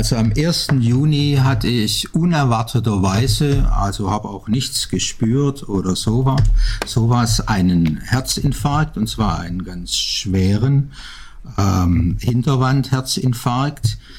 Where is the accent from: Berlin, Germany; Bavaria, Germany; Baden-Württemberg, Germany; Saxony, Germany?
Baden-Württemberg, Germany; Backnang; Kam dann zurück in meine Heimatstadt, Backnang im Schwäbischen bei Stuttgart.